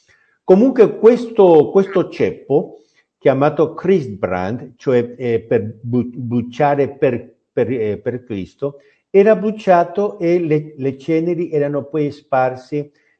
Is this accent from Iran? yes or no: no; Peru; Italian is a second language; moved away; voi sapete che io sono peruviano